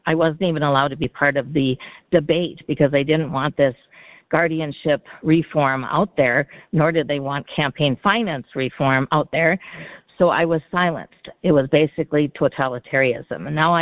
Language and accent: English; Minnesota, United States; I'm from Minnesota.